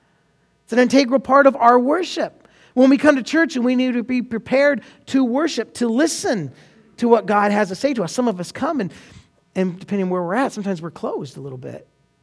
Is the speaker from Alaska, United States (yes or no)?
no; Oregon, United States; We're from Oregon.